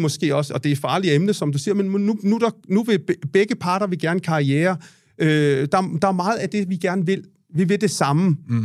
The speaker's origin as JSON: {"language": "Danish", "country": "India", "said": "det er jo fint nok, jeg er jo selv fra Indien og så videre"}